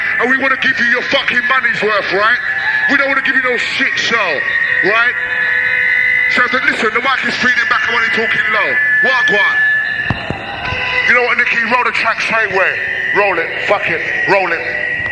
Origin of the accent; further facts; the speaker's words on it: London, United Kingdom; I'm 24, I'm from South London